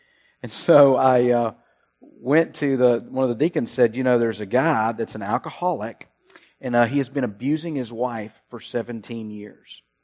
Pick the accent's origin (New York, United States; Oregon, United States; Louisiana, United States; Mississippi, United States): Mississippi, United States; McGee; And then I said, I'm from McGee. And so it was a little bit different. And everybody kind of looked at me strange. … And I started a church or planted a church in McGee